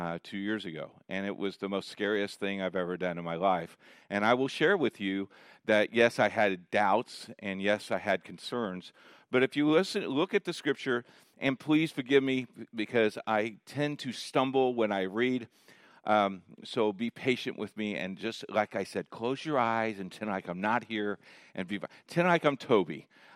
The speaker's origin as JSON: {"language": "English", "town": "Columbus", "region": "Indiana", "country": "United States", "tie": "born or raised there", "said": "You're going to take me from my hometown of Columbus to Indianapolis, the big city where they have cars and not horses?"}